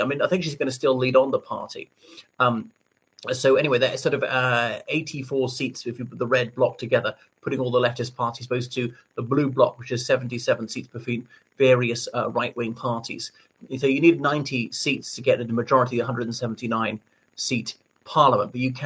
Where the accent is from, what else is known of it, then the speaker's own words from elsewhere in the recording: Ireland; from Ireland. Thank you for coming to my channel.